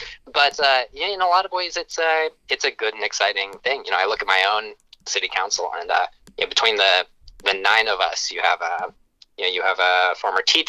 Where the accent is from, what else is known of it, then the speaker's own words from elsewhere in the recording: St. Louis, Missouri, United States; So I grew up in St. Louis, Missouri, and there was an incredible piece I read a couple weeks ago.